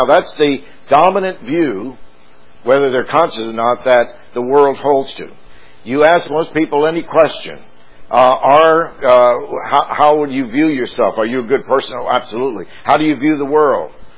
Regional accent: the South, United States; Now, I grew up in the South, and my wife actually grew up even in the deeper South than I did.

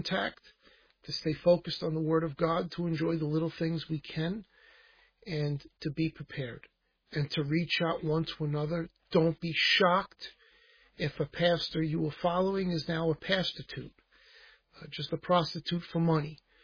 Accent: Brooklyn, New York, United States; accent: Brooklyn; So this is very comical. This is with my Brooklyn accent.

